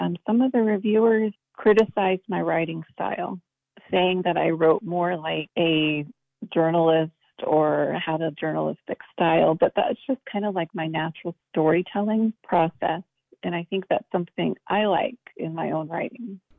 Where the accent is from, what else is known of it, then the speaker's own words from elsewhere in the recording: Farmington, New Mexico, United States; If I knew that growing up as a young Navajo person in Farmington or near Farmington, I just think I would have just had